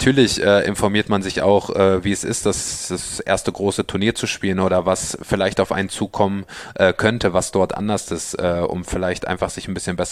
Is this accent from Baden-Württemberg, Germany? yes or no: no; Bad Harzburg, Lower Saxony, Germany; Nee, ich bin in Bad Harzburg aufgewachsen.